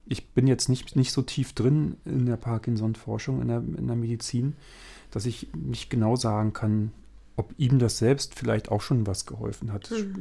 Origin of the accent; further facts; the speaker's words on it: East Germany, Germany; ich komme ja aus dem Osten.